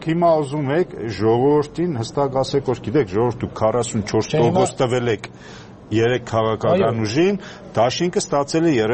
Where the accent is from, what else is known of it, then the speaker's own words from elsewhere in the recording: Gyumri, Shirak, Armenia; ես ինքս որպես գյումրեցի